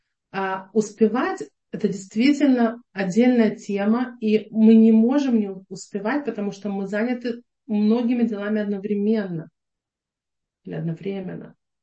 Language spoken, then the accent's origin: Russian; Ukraine; которую я уже в детстве переживала в Украине, да, с Украины.